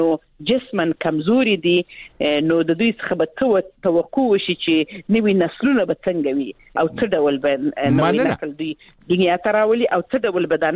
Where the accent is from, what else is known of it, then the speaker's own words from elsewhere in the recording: Helmand, Afghanistan; زه خپل د هلمند ولایت څخه یم